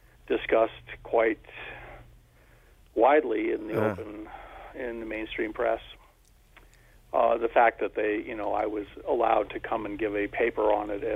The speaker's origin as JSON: {"language": "English", "country": "United States", "said": "Being American, we're used to being blamed for everything."}